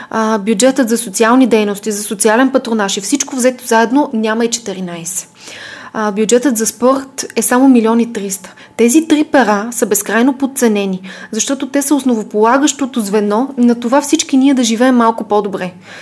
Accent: Blagoevgrad, Blagoevgrad Province, Bulgaria; казахте, че съм от Благоевград

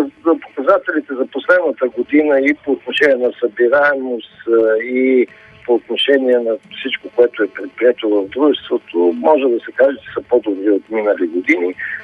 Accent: Sofia, Sofia City, Bulgaria; Всичките сме свидетели, които сме софиянци

